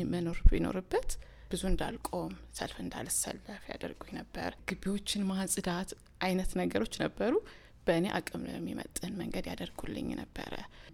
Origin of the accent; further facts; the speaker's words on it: Dessie, Amhara, Ethiopia; ከቤተሰብ ቀጥሎ የማህበረሰብ ደሴ ነው ያደግኩት።